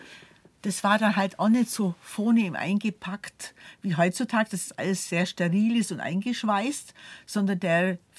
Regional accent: Augsburg, Bavaria, Germany; ich komme ja aus Augsburg

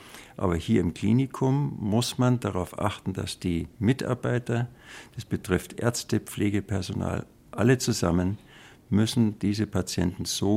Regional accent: Bavaria, Germany; Ich bin Bayer, ich bin gern Bayer und ich bekenne mich dazu.

